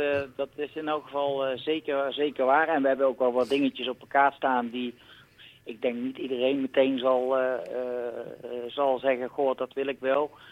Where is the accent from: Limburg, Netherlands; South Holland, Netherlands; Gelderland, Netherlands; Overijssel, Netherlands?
Limburg, Netherlands; wij zijn natuurlijk als Limburgers wel helemaal van carnaval.